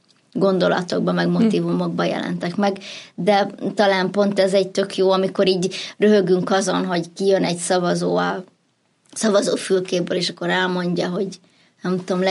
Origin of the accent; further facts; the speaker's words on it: Budapest, Hungary; Én budapesti vagyok, mindenki azt hiszi, hogy vidéki vagyok